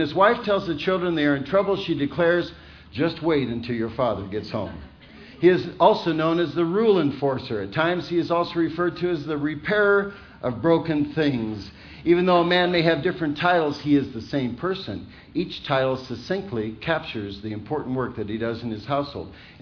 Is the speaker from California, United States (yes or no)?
no; Iowa, United States; And I grew up in Western Iowa, and, you know, I would see this scene all over my state.